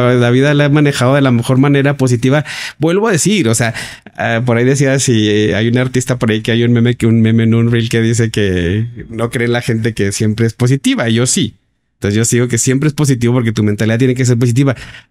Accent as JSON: {"language": "Spanish", "town": "Ciudad Juárez", "region": "Chihuahua", "country": "Mexico", "said": "Nosotros somos maquileros, somos de Juárez"}